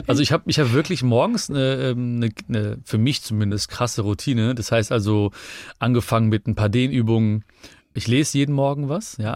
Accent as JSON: {"language": "German", "town": "Hagen", "region": "North Rhine-Westphalia", "country": "Germany", "tie": "born or raised there", "said": "Nee. Ich bin in Hagen geboren."}